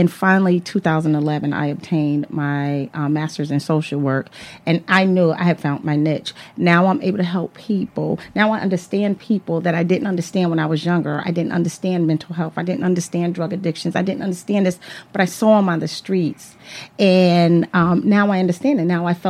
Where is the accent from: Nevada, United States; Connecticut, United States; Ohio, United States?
Connecticut, United States; New Haven; I grew up in New Haven, and so there are sometimes when I walk in a home, I know a lot